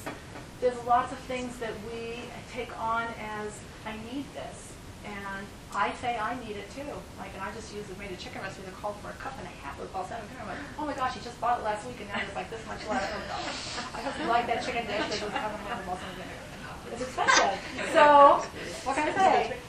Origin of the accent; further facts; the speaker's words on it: Littleton, United States; remember as a kid growing up in Littleton, where people, you know, there were no Jews